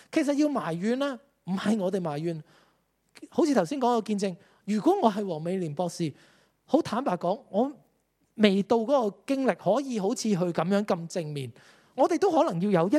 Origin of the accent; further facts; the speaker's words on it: Hong Kong; 我哋香港人成日讲就系要赢喺起跑线